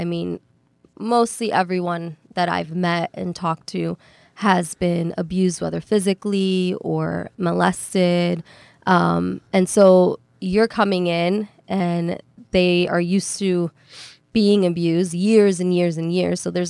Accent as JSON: {"language": "English", "town": "Brooklyn", "region": "New York", "country": "United States", "lives_now": "North Carolina", "said": "Brooklyn, New York."}